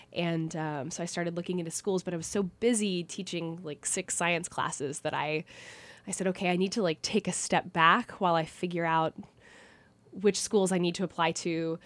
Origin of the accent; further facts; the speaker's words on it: Langley, Oklahoma, United States; I'm 27 and I grew up in Langley, Oklahoma, which is a town of about, I want to say like 800.